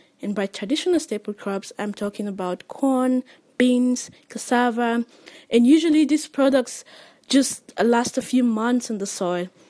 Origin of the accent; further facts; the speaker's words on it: Cameroon; English is a second language; and I come from Cameroon, and since 2009 I have worked